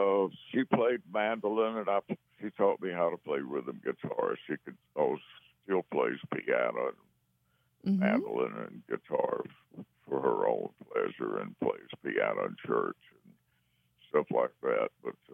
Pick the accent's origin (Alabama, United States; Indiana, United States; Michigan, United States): Alabama, United States; And I grew up in South Alabama, so I'd never really driven in blizzards.